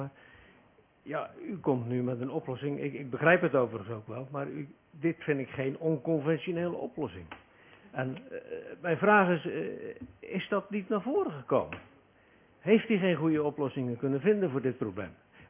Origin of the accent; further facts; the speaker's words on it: Wijngaarden, South Holland, Netherlands; ik kom uit Wijngaarden en mijn kinderen die hebben openbaar onderwijs eigenlijk moeten volgen, maar uiteindelijk zijn ze naar de christelijke school in Wijngaarden gegaan.